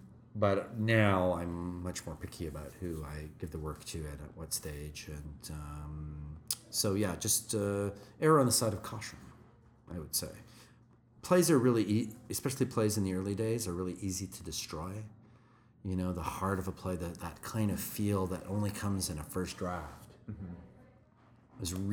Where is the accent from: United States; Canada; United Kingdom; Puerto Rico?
Canada; but I mean, as a Canadian, getting a production in London is very, very tricky.